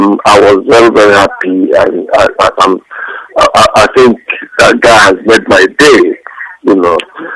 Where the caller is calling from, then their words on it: London, United Kingdom; I'm calling from London.